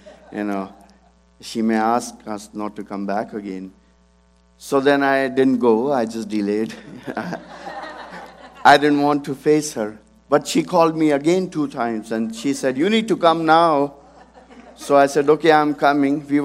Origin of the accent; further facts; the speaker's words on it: North India, India; I'm from North India, from the foothills of Himalayas, right north of Delhi.